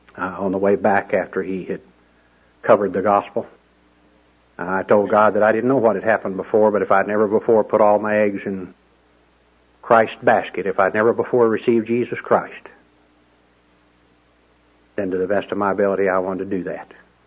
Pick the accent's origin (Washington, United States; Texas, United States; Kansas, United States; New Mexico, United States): Texas, United States; Gainesville; born there; I was born in Gainesville, which is not that far from Wichita Falls, and went to Sunday school and church on Sunday